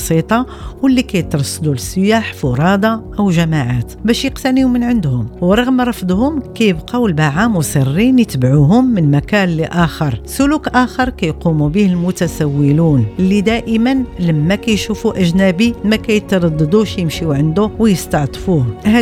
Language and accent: Arabic; Morocco; حتى تقدر تلائم مع طموحنا كمغاربة ومع التطور اللي بغيناه